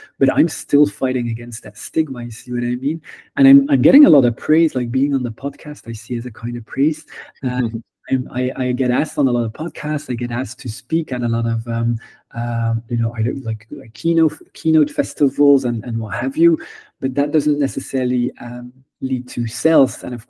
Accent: Belgium; I'm from Belgium, you're originally from Holland. I can drive 30 minutes to Holland

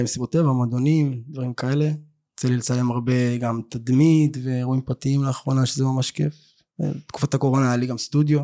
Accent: Kiryat Gat, Southern District, Israel; אני בן 34, אני מקריית גת, במקור, בכנפיים גם. היום אני עובד בתל אביב

